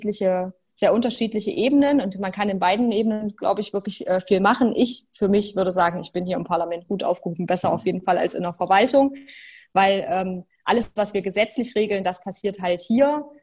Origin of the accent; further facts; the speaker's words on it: Jena, Thuringia, Germany; Also ich bin ja nicht direkt in Jena aufgewachsen, sondern in Lobeda West. Das ist für diejenigen, die Autobahn fahren, das kennt man, wenn man auf der A4 lang fährt, kann man das große Plattenbaugebiet sehen.